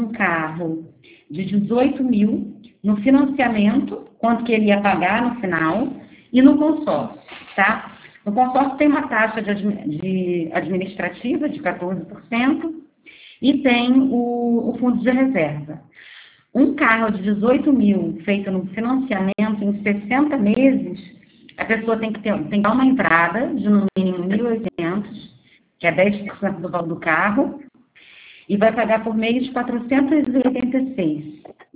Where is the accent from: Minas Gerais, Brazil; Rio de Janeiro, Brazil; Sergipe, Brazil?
Rio de Janeiro, Brazil; Eu sou do Rio de Janeiro